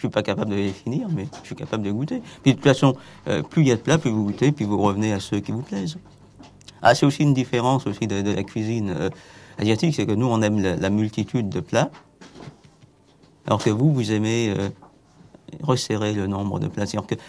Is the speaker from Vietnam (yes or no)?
yes; Vietnam; Parce que chez nous, au Vietnam et en Asie en général, on ne conçoit pas une fête sans bruit.